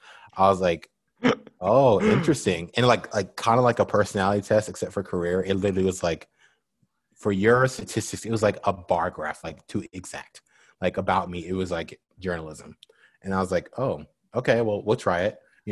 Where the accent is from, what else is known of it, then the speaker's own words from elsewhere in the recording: Henderson, Nevada, United States; I was born and raised in Las Vegas. I'm technically from Henderson, which is a suburb of Las Vegas. It's like the southeast part of Vegas, but it's still Vegas.